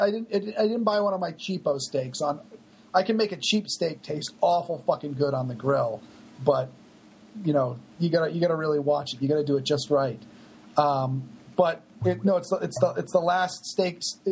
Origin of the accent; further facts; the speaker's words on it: New England, United States; I'm from New England. I never gave a shit about that stuff.